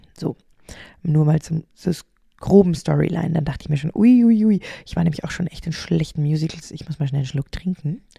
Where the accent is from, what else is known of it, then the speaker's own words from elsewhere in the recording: Bavaria, Germany; wie ich klein war in meiner Heimat in Niederbayern